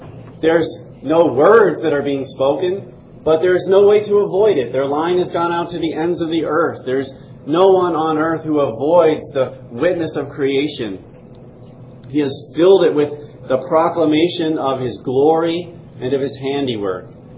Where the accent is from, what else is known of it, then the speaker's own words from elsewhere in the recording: Wyoming, United States; For example, I grew up in Wyoming, in the foothills of great majestic mountains, and so I saw mighty mountains rising into the heights, and I saw all these crazy wild animals and raging rivers and all of the stuff that you would find in Wyoming.